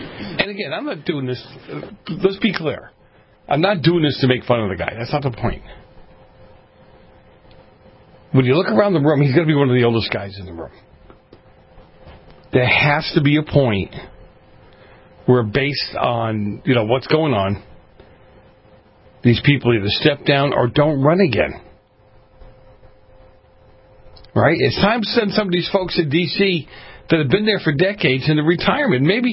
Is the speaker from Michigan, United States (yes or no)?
no; Boston, Massachusetts, United States; You know, I grew up in Boston, as some of you know. I grew up in a very mafia-influenced area.